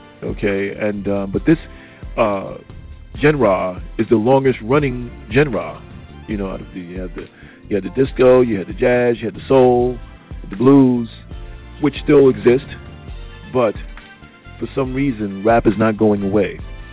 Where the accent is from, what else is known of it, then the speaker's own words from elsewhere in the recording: New York, United States; I am from New York originally, and I know a little bit about rap